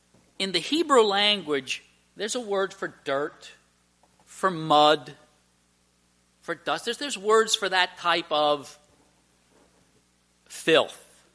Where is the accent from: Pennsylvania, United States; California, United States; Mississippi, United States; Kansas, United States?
Pennsylvania, United States; Emmaus; I was raised Slovak. And there were certain things they said about Slovaks when I was growing up in Emmaus.